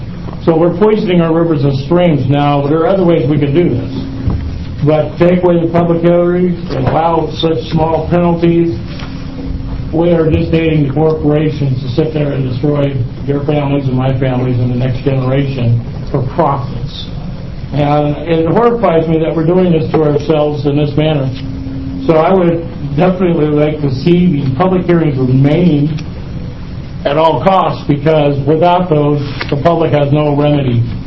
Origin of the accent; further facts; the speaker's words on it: Toledo, Oregon, United States; I'm from Toledo, Oregon. I live right next to a mill.